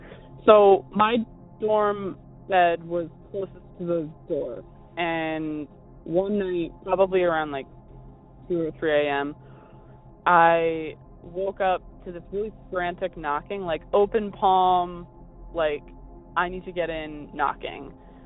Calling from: Massachusetts, United States; I'm calling from Eastern Massachusetts.

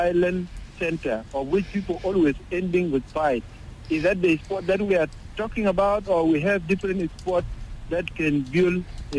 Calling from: Juba, Central Equatoria, South Sudan; I'm at the side of Juba here.

